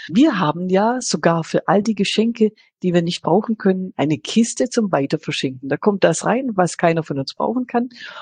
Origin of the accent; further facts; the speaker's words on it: Baden-Württemberg, Germany; bin ja Schwäbin.